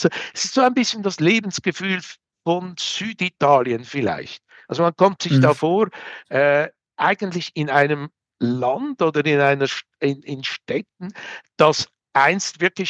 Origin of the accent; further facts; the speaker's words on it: Peru; Und wenn ich eben da auch mit Peru vergleiche, wo ich lebe, wo ich herkomme